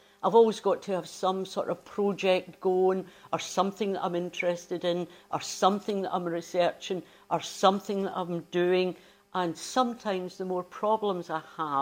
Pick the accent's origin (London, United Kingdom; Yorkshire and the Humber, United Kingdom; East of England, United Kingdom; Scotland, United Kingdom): Scotland, United Kingdom; Cranhill; Well, I was brought up in the East End. My family moved into their two-apartment house in Cranhill, which was an East End housing scheme post-war.